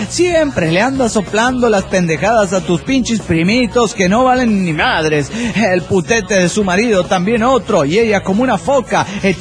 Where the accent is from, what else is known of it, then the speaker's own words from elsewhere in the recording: Puebla, Mexico; de Puebla, México.